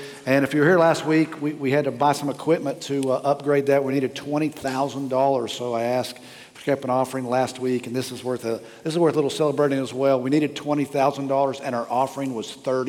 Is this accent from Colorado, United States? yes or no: no; Oklahoma, United States; I'm from Oklahoma, I don't know if I'd ever even seen a charter bus.